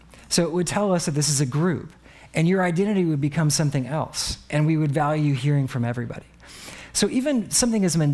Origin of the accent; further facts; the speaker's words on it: San Antonio, Texas, United States; I'm from San Antonio, so I have a bit of Southern culture in me. I like to say y'all